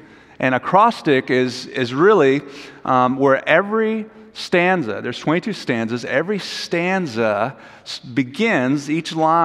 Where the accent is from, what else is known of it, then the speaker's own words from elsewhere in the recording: Tennessee, United States; I'm from the South. I'm from Tennessee, as Jeff said.